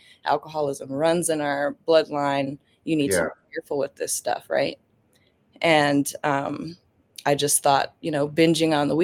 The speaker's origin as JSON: {"language": "English", "town": "Aurora", "region": "Colorado", "country": "United States", "tie": "born or raised there", "said": "I'm an alcoholic. And I grew up in Aurora, Colorado."}